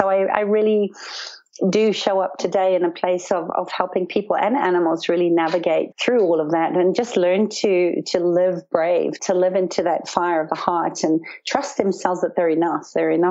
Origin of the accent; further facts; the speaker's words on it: Zimbabwe; When I was young, I grew up in Zimbabwe on a farm in the bush and had a wonderful life, really connecting with nature.